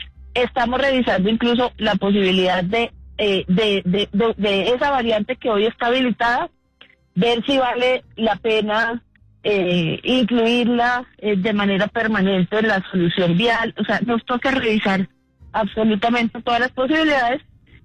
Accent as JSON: {"language": "Spanish", "region": "Llanos Orientales", "country": "Colombia", "tie": "born or raised there", "said": "yo soy llanera, yo viví el trauma de esta carretera de niña."}